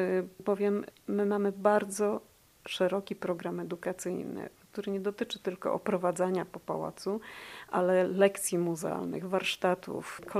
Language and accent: Polish; Poznań, Greater Poland Voivodeship, Poland; born there; jako poznanianka z urodzenia